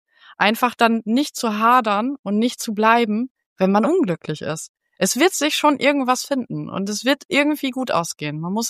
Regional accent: Delmhorst, Lower Saxony, Germany; ich komme hier aus Delmhorst. So ein kleines Kaff neben Bremen

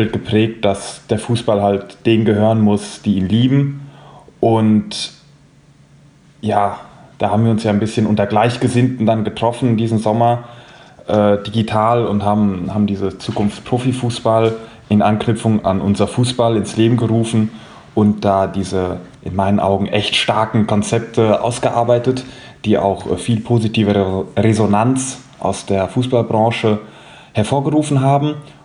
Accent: Frankfurt, Hesse, Germany; ich bin hier aus Frankfurt, 25 Jahre alt und mein Herz hängt meiner Heimat entsprechend an der Eintracht.

